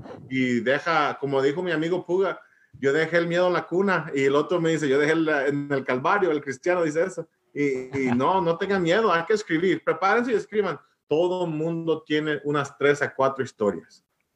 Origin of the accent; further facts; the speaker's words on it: Whittier, California, United States; De cómo crecimos ahí en Whittier, California, todo calmado